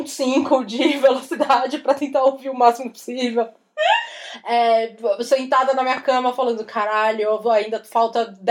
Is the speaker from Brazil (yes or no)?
yes; Brazil; E eu sou brasileira.